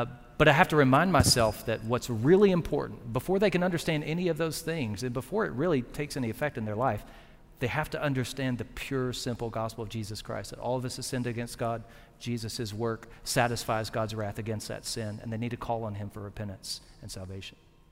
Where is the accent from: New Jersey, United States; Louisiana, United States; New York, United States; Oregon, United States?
Louisiana, United States; Baton Rouge; now in Beaumont, United States; I grew up in South Louisiana in Baton Rouge, and my first Texas experience was Port Arthur.